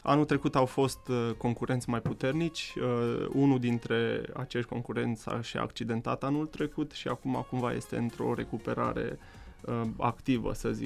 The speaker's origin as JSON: {"language": "Romanian", "town": "Făget", "region": "Timiș County", "country": "Romania", "said": "Sunt timișorean, acolo m-am născut. De fapt, m-am născut în Făget, în județul Timiș."}